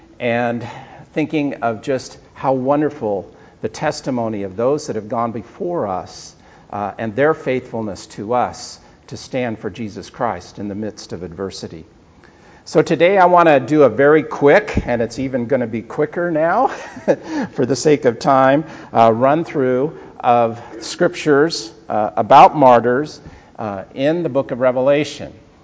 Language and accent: English; Oregon, United States; In the state of Oregon, my home state